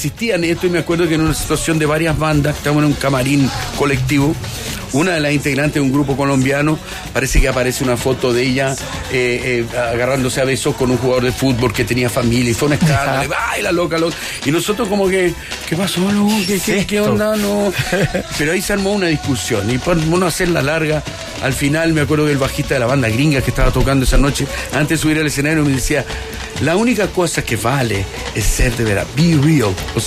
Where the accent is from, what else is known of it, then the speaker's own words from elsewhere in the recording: Chile; nuestro compromiso con la música latinoamericana es nuestro compromiso como chilenos.